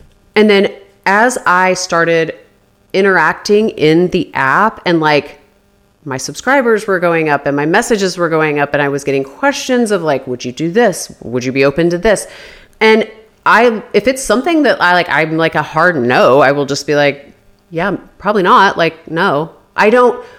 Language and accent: English; Midwest, United States; I think I grew up in the Midwest.